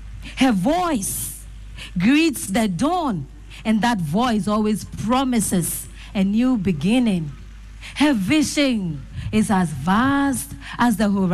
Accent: Ghana; I'm a proud Ghanaian. Mokubake. I am proud in being Ghanaian.

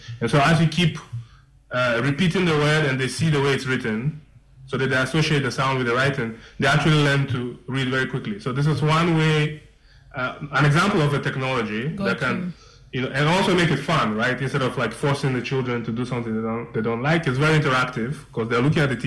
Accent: Upper East, Ghana; also born or lived in Kumasi; I went to school in Ghana and stuff like that, but you know, I went to school in Kumasi.

